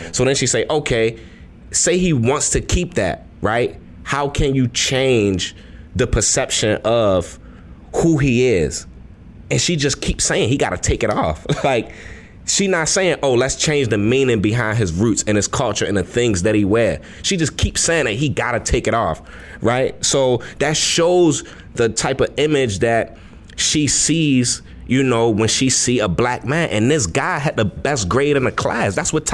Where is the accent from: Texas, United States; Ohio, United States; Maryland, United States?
Maryland, United States; Baltimore; I grew up in Baltimore. Right. I'm subscribing to my culture, right?